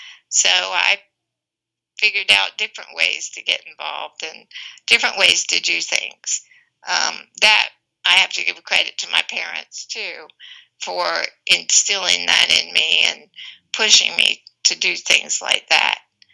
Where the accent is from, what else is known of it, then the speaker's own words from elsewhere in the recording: Jacksonville, Florida, United States; We grew up in Jacksonville, Florida.